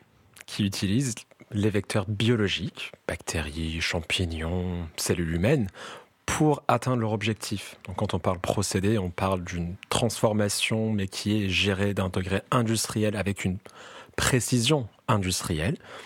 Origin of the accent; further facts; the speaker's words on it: Yazd, Yazd Province, Iran; je viens de l'Iran. Je viens d'une ville qui s'appelle Yazd. C'est une petite ville, enfin c'est pas une petite ville, entre Lyon et Marseille on va dire en termes